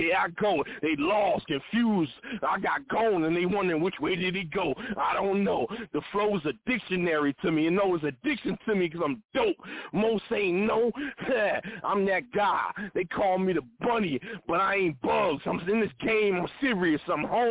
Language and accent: English; Philadelphia, Pennsylvania, United States; born there; now in New Jersey, United States; Yeah, I'm living in Jersey, but I was born in Philly.